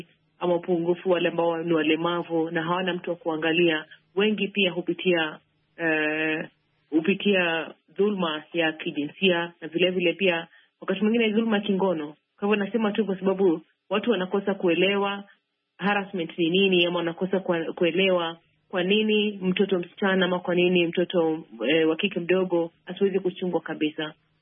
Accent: Kenya; Natoka nchini Kenya na niko Nairobi hivi sasa.

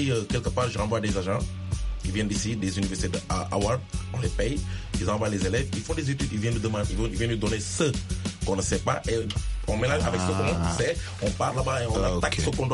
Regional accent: Senegal; parce que chez moi, au Sénégal, je le dis

